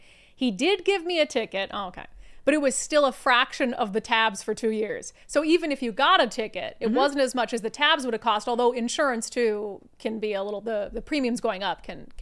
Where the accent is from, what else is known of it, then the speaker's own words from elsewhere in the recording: Texas, United States; before I move back to my hometown in Texas